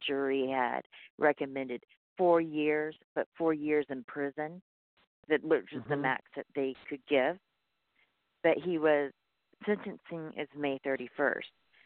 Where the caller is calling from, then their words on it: Tulsa, Oklahoma, United States; Hey, I'm calling from Tulsa.